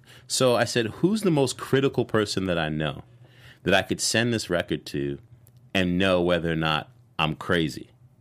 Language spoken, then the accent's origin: English; New York City, New York, United States; Also, growing up in New York City, like, when you're like in the third, fourth grade, they put you in a room with a bunch of instruments